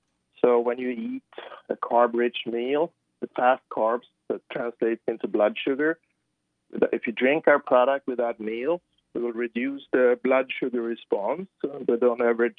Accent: Sweden; It's a great idea, some people say, but we're more modest when we come from Sweden, you know.

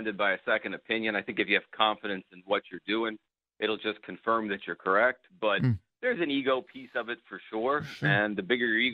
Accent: Philadelphia, Pennsylvania, United States; I would, as a Philadelphian, I would take a little bit of offense to that.

